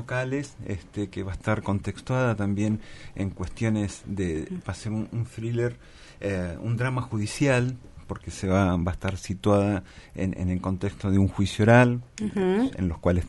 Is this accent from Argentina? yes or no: yes; Argentina